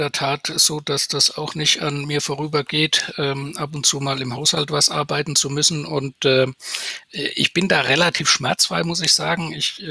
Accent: Mannheim, Baden-Württemberg, Germany; born there; Meine Lieblingsstadt ist natürlich Mannheim, meine Geburtsstadt und die Stadt, in der ich arbeite.

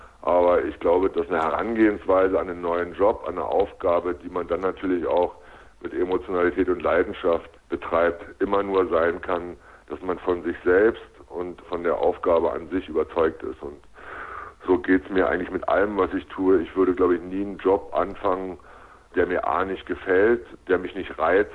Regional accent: Berlin, Germany; die Heimat, wo ich herkomme, wo ich aufgewachsen bin, schon Berlin.

